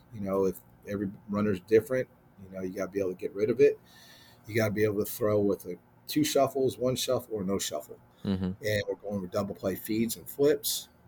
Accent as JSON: {"language": "English", "town": "Poway", "region": "California", "country": "United States", "tie": "born or raised there", "said": "And I grew up in Poway, California, which is the North County of San Diego."}